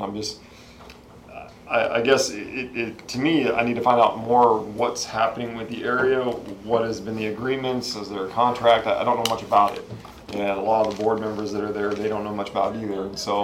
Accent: California, United States; Well, I originally grew up in California.

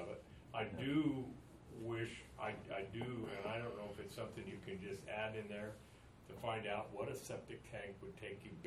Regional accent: Wichita, Kansas, United States; You know, I'm from Wichita, Kansas, and I build maintenance shops for airports all over the world

